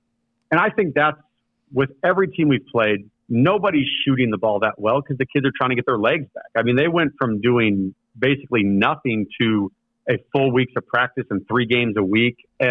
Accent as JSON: {"language": "English", "town": "Belleville", "region": "Illinois", "country": "United States", "said": "I'm from Belleville. I actually attended Belleville East High School."}